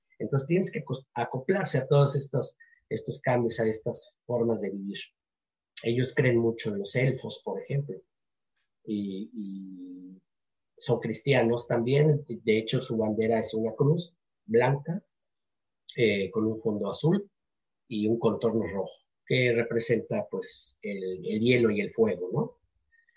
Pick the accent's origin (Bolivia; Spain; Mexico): Mexico; sino pensando como mexicano